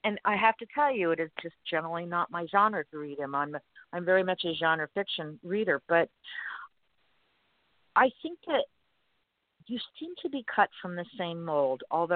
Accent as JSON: {"language": "English", "town": "Miami", "region": "Florida", "country": "United States", "tie": "born or raised there", "said": "yet I grew up in Miami, and they want to shutter libraries to save money and put it into other projects."}